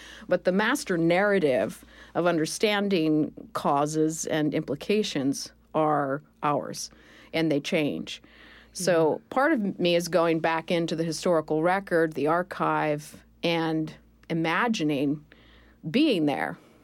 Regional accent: Arizona, United States; And I was born and raised in Arizona, so I have an affinity for desert landscapes.

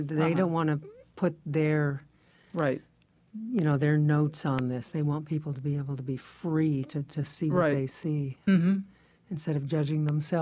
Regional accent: California, United States; I came here from California, and we don't have that many barns

